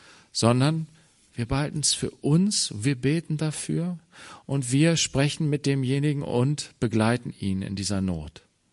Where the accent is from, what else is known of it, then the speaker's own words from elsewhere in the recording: Germany; wir fühlen uns als Deutsche oft so weise und so klug.